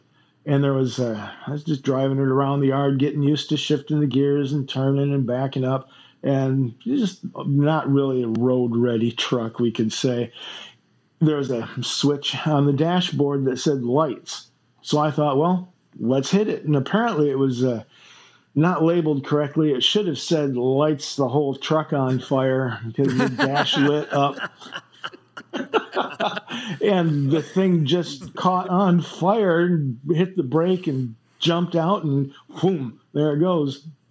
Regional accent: Flint, Michigan, United States; I grew up in Flint, Michigan.

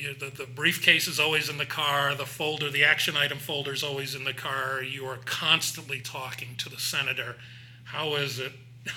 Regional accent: New Hampshire, United States; including back in my home state of New Hampshire

